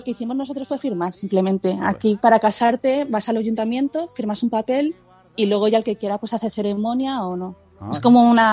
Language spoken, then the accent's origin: Spanish; Madrid, Community of Madrid, Spain; now in Tokyo, Japan; Yo soy de Madrid, sí. Madrid. Llevo aquí en Tokio unos 4 años.